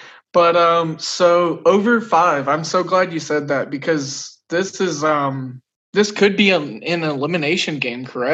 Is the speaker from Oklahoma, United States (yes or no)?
yes; Oklahoma, United States; Come on, I'm from Oklahoma, and I can do it.